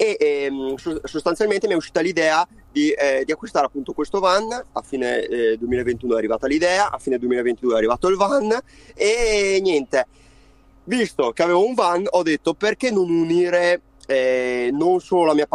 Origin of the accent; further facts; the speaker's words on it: Verona, Veneto, Italy; ho 25 anni, sono di Verona